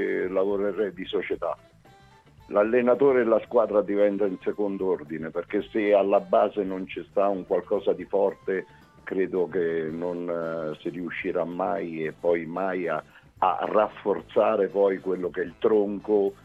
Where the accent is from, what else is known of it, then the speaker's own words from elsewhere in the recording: Sezze, Lazio, Italy; Sono di Sezze Romano, ma lavoro a Courmayeur.